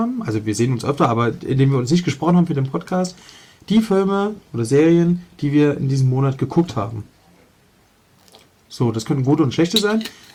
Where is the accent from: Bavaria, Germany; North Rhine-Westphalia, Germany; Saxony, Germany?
Saxony, Germany; Leipzig; ich bin in Leipzig-Reutlitz aufgewachsen.